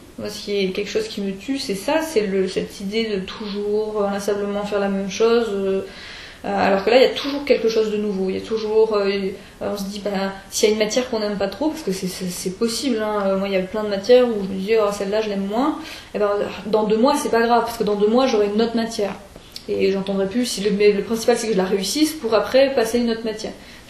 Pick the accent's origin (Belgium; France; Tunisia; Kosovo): France; moved away as an adult; now in Canada; on était plusieurs Français arrivés en même temps et à être accueillis et dans le cégep